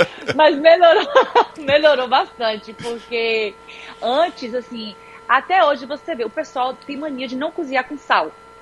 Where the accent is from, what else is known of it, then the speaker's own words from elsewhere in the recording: Salvador, Bahia, Brazil; moved away as an adult; now in London, United Kingdom; Isso, sou soteropolitana.